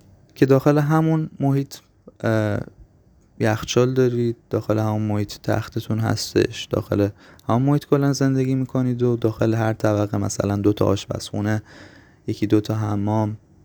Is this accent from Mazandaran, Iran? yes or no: no; Lahijan, Gilan, Iran; از شهر خودمون مثلا بخوام بگم لاهیجان 745 کیلومتر آره دیگه فاصله داره